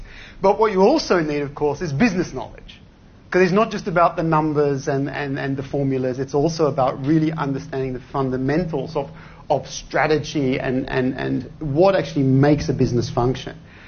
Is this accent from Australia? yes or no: yes; Australia; now in Belgium; It's very funny because I'm actually Australian. I'm Australian, but actually I live in Europe because I'm married to a Flemish-speaking Belgian, a Dutch-speaking Belgian woman